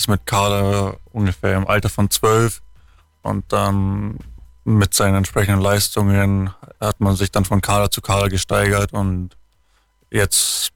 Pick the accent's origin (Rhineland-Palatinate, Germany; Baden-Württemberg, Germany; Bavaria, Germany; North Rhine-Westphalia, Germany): Bavaria, Germany; Sonthofen; ich komme ursprünglich aus Sonthofen, wohne da immer noch und ja, kann mir auch vorstellen, noch ein bisschen im Allgäu zu bleiben.